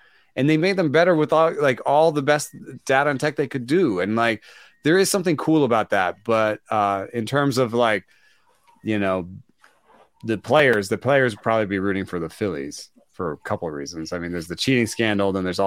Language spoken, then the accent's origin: English; Atlanta, Georgia, United States; I was going to go with the Braves because I grew up in Atlanta